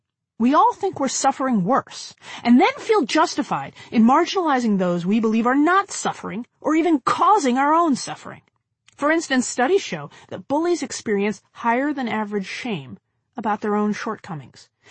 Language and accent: English; Allentown, Pennsylvania, United States; I grew up in Allentown, Pennsylvania, amidst a decent-sized Jewish community, which meant we had Orthodox Jews and Reform Jews and everyone in between.